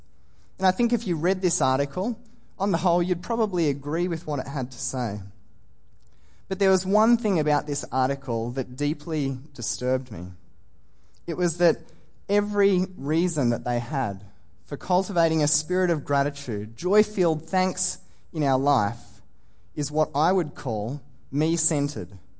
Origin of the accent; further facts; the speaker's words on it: Queensland, Australia; It's a tough gig being a Queenslander in New South Wales when it goes wrong.